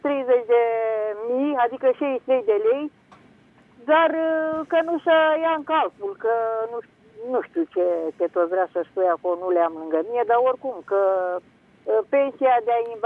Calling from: Vâlcea County, Romania; Sunt de la Vâlcea

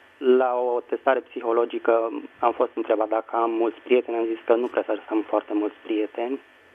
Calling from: Bucharest, Romania; din București.

